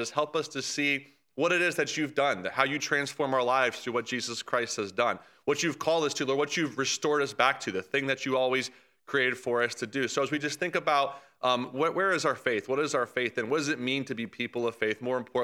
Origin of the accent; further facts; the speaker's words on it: Tampa, Florida, United States; When I grew up in Tampa, Florida. That's where I grew up.